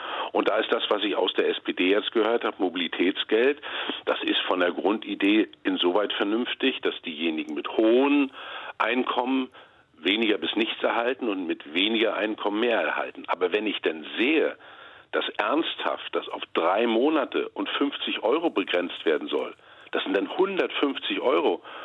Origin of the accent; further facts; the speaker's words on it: Mecklenburg-Vorpommern, Germany; Ich bin ja Abgeordneter aus Mecklenburg-Vorpommern und ich sehe in meiner Heimat, wie schwierig das für gerade für Pendlerinnen und Pendler ist.